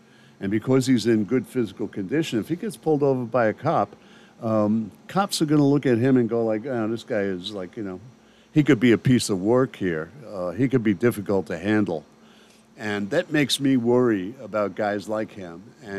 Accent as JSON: {"language": "English", "town": "New York City", "region": "New York", "country": "United States", "tie": "born or raised there", "said": "Yeah, I was brought up in New York City, which is supposed to be a northern, you know, liberal place."}